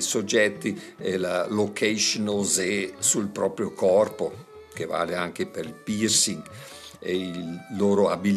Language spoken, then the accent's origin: Italian; Vienna, Austria; Italian is a second language; now in Switzerland; Lui però, come milanese, capiva di rado la mia ironia vienese.